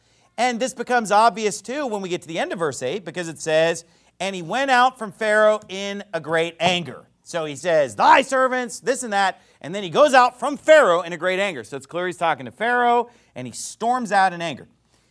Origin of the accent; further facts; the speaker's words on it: California, United States; I'm from California. We don't do y'all there.